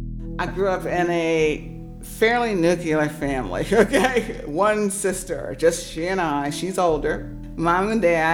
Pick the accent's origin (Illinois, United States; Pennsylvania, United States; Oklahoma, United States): Pennsylvania, United States; Philadelphia; moved away as an adult; I grew up in West Philly, made a decision to go south because that's where the action was in 63 when I graduated.